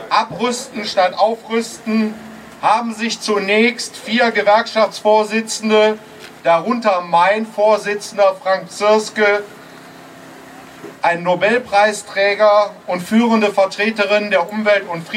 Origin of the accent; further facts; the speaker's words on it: Duisburg, North Rhine-Westphalia, Germany; Ich komme aus Duisburg, ich kann nur bestätigen